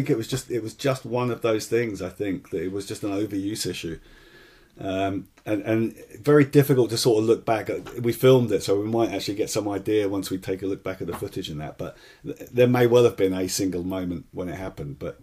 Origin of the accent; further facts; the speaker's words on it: Marlow, South East England, United Kingdom; Marlow's my hometown. And to be fair, probably in the back of my mind, that was really a driving force to actually get to my hometown.